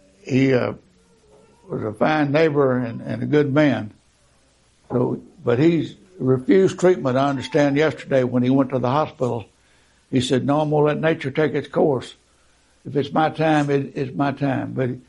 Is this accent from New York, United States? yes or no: no; Nacogdoches, Texas, United States; I'm from Nacogdoches, and Brother James owned a donut shop in Nacogdoches for a long time.